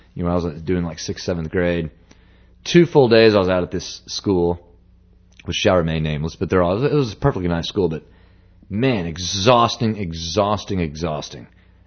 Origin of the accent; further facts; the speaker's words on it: Dallas, Texas, United States; now in Fort Worth, United States; but moved back to Fort Worth, and I'm from Dallas originally